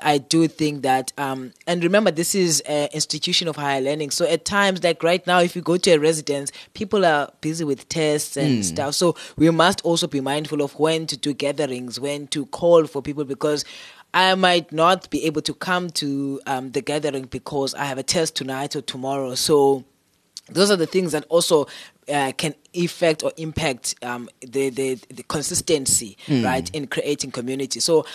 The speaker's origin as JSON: {"language": "English", "country": "South Africa", "said": "So for me as a South African, it just means, what's next?"}